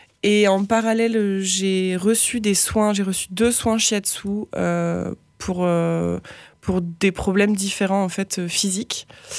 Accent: Lille, Hauts-de-France, France; je suis praticienne de shiatsu depuis 3 ans. Je viens de Lille à la base et ça fait 6 ans que je suis arrivée en Aveyron.

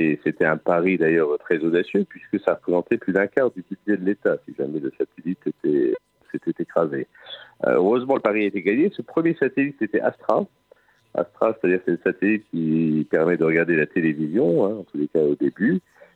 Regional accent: Dudelange, Esch-sur-Alzette, Luxembourg; born there; Oui, moi je suis né à Dudelan. Ma famille est originaire du sud du Luxembourg, c'est-à-dire la partie sidérurgique du Luxembourg. Oui. Et donc, je suis là-bas. Ma mère était d'Assurazette. Mon père était français, mais sa mère, à lui, était aussi d'Assurazette. Donc, parlait luxembourgeois à la maison.

